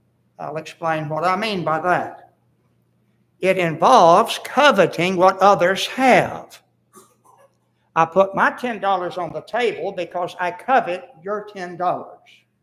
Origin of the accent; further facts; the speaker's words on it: Florida, United States; I grew up in South Florida